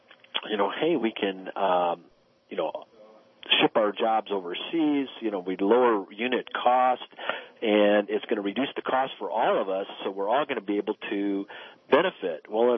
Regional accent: Detroit, Michigan, United States; I grew up in Detroit. A lot of my family members all worked on the assembly line. I held part-time jobs working in the factories back there.

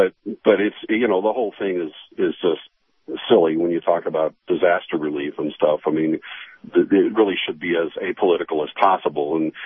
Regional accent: Oklahoma, United States; I grew up in Oklahoma

